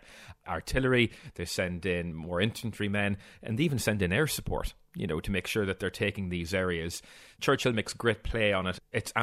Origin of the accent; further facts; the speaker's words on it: Ballyshannon, County Donegal, Ireland; Now, I'm from Ballyshannon originally, so they're very close to me in South Donegal.